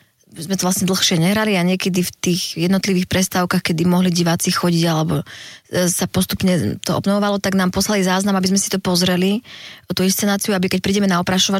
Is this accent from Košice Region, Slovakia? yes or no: no; Prešov, Prešov Region, Slovakia; všetci Prešovčania máme, že ako, alebo ľudia z východu, že ako prvé pri zoznámení ti povedia, inak ja som tiež z východu